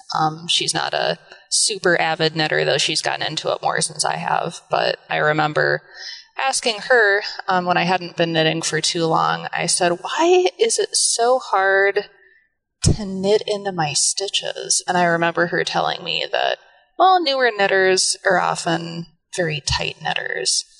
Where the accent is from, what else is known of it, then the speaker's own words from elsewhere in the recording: Iowa, United States; I'm from Iowa. I was in Iowa City living there and had dropped out of college